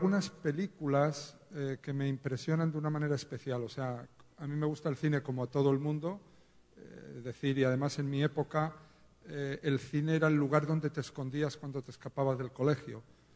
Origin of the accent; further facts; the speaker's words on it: Madrid, Community of Madrid, Spain; soy un madrileño del barrio de Estrecho, que es un barrio clase media baja, humilde, de una familia numerosa, muchos hermanos, 8 trabajadores.